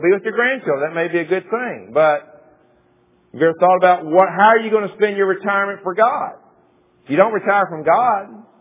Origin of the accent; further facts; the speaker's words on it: Murfreesboro, Tennessee, United States; I grew up in Murfreesboro, Tennessee.